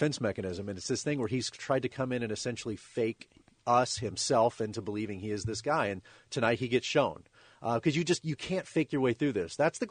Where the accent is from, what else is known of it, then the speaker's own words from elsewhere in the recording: Dallas, Texas, United States; also born or lived in Oklahoma City; So I'm from Texas, and so I went to Austin and then Dallas where I grew up and then Oklahoma City where I went to school